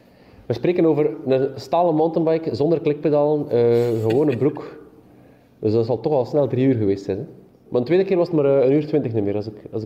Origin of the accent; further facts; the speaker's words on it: Belgium; Maar dat gaat natuurlijk niet als Belg